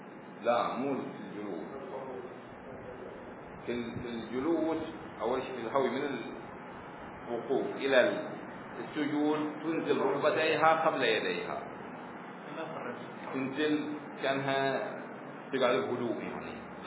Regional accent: Bahrain; تورك المتعارف عندنا في البحرين

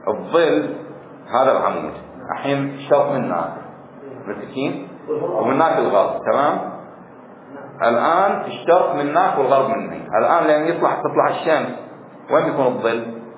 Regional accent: Bahrain; التفاوت خفيف عندنا في البحرين بين الشمال الحقيقي والشمال المغناطيسي

